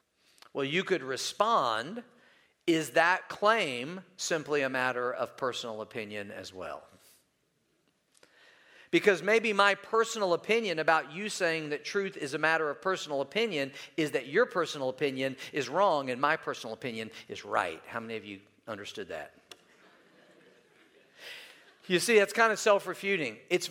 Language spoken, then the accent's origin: English; Midwest, United States; People in the Midwest, let me tell you, I'm from the Midwest. They got opinions.